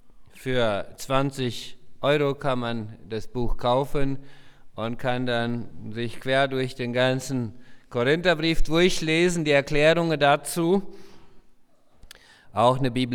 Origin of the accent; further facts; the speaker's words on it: Chaco, Paraguay; Ich bin in Südamerika aufgewachsen, Chaco von Paraguay, in einer plattdeutschsprachigen Mennonitensiedlung, wo meine Eltern schon aufgewachsen sind. Meine Großeltern sind dort damals aus Kanada eingewandert.